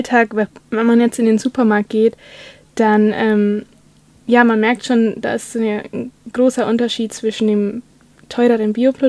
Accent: Bayreuth, Bavaria, Germany; now in Tübingen, Germany; ich komme ursprünglich aus Bayreuth, das liegt im Norden Bayerns.

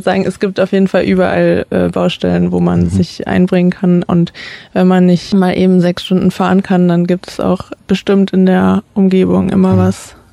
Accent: Ulm, Baden-Württemberg, Germany; Also ich komme aus Ulm, deswegen habe ich das auch mitgekriegt

